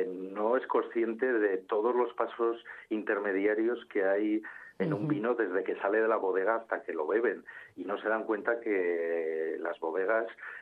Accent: La Rioja, Spain; yo soy riojano

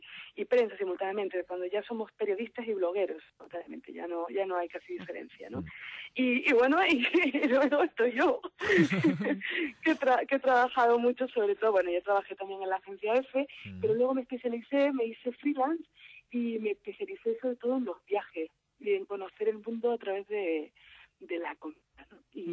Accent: Canary Islands, Spain; now in Madrid, Spain; yo soy canaria, uh-huh, pero vivo hace 20 años en Madrid

